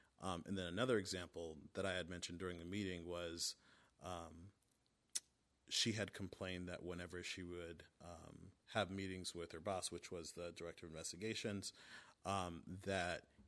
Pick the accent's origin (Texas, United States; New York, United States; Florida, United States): Florida, United States; White House; I grew up off of in White House off of Chafee and Old Plank.